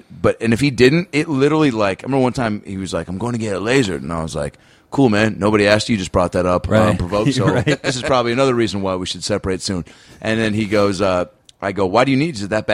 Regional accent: Seattle, Washington, United States; Well, everyone thinks I'm from New York, and after a while, I just start saying like Brooklyn, Seattle.

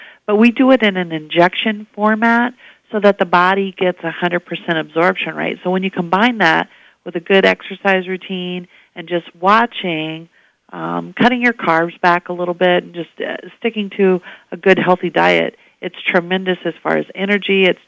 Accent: Missouri, United States; I'm originally from Missouri, so I've always been a Missouri Tiger fan.

